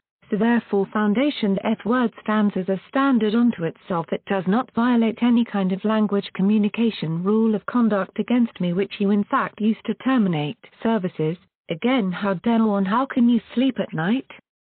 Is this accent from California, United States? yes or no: yes; San Bernardino, California, United States; born there; I was born on September 1, 1965 in San Bernardino, California